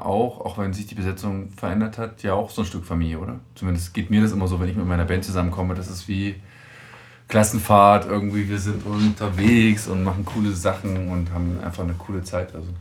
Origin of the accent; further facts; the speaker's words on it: Bad Schmiedeberg, Saxony-Anhalt, Germany; Aus der Dübener Heide, Bad Schmiedeberg, bei Wittenberg.